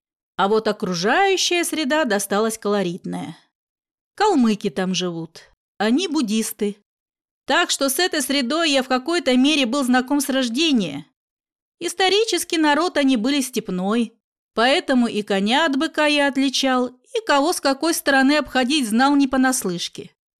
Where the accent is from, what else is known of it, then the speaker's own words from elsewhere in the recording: Elista, Kalmykia, Russia; born there; Родился я в Элисте и довольно давно. Элиста – это которая в Волгоградской области, уточняю для тех, у кого плохо с географией.